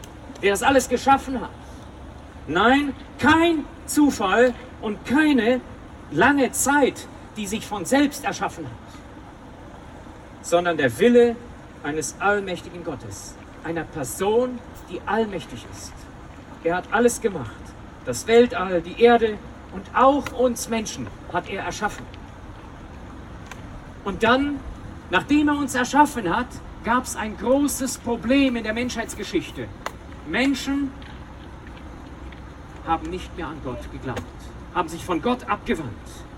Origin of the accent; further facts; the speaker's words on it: Overath, North Rhine-Westphalia, Germany; oft werde ich gefragt, woher kommst du? Und ich sage, aus Overath.